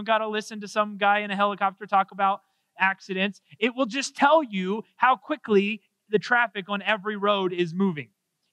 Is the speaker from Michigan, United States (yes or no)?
no; Kansas City, Missouri, United States; So I grew up in Kansas City, and life in Kansas City is a little different than life in Gillette, as you can imagine.